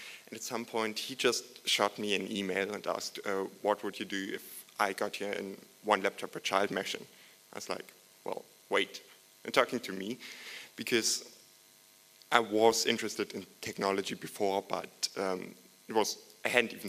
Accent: Germany; English is a second language; I'm from Germany here. So if you have any questions afterwards, we can also speak German.

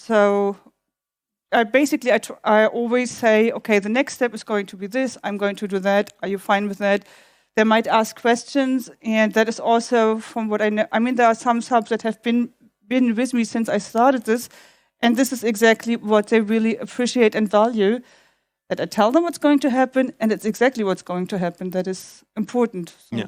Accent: Berlin, Germany; but I grew up in Berlin, been living here for decades

